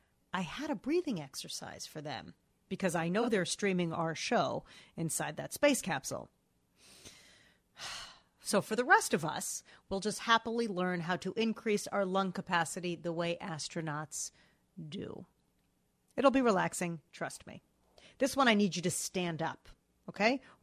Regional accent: Parsippany, New Jersey, United States; we had an astronaut who was from my hometown of Parsippany, New Jersey.

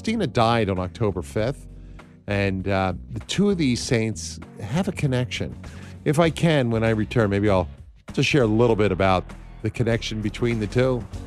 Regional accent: East Coast, United States; I believe I grew up on the East Coast.

